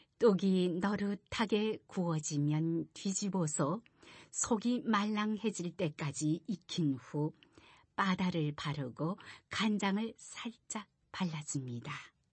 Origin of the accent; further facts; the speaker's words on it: North Korea; 제가 북조선 출신자임을 밝히자